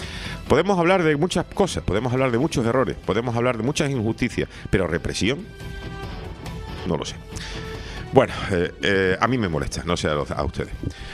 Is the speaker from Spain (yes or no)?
yes; Spain; hace unas declaraciones que a mí como español me revuelven, ¿no?